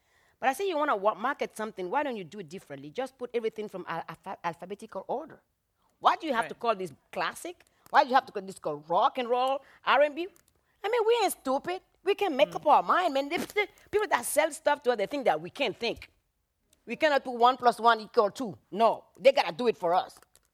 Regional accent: Benin; English is a second language; When I was growing up in Benin, all those expatriate people that come from France, everywhere that come to work there, they have their way of seeing things, of doing things.

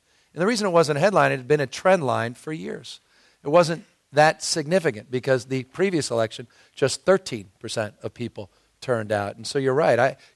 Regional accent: San Francisco, California, United States; described San Francisco as 47 square miles surrounded by reality, which is a great way to describe my hometown.

